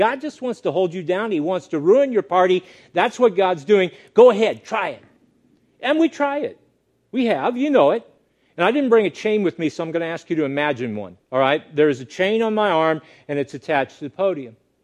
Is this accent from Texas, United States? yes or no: yes; Texas, United States; just warning, y'all's going to come out of my mouth. I'm from Texas.